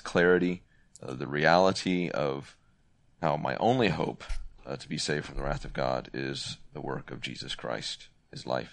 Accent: the South, United States; Growing up in the South, you have a lot of religiosity, if I can put it that way.

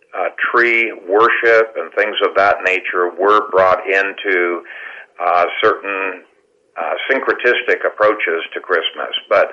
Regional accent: Ethiopia; I grew up in Ethiopia. My parents were missionaries there.

